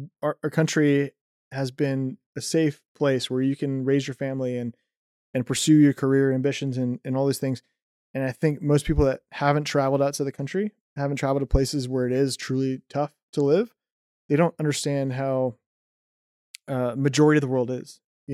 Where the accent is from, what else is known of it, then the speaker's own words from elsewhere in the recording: United States; born there; obviously I'm biased because I was born in America and I served in the military.